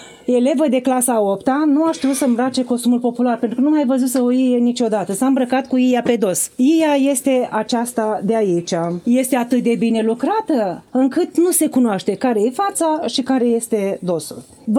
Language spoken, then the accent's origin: Romanian; Săveni, Iași County, Romania; S-a format în 1924, are și satul meu natal, acum la sfârșit de Cireșar, satul meu natal are un secol de viață.